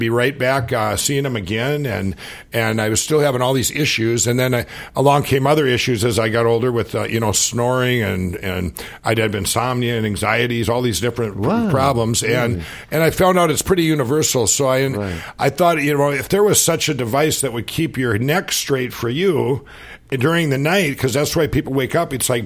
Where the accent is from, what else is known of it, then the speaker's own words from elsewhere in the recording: Minnesota, United States; I'm from Minnesota.